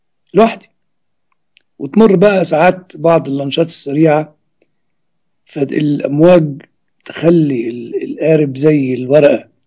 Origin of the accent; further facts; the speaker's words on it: Upper Egypt, Egypt; عندنا في الصعيد يقول لك ايه، ساعة قطع الجريد يفعل الله ما يريد.